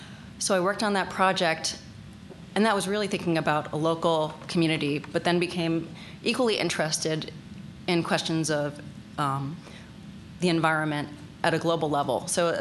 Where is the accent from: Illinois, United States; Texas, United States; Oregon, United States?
Illinois, United States; Chicago; moved away as an adult; now in California, United States; I'm originally from Chicago. I studied art as an undergraduate.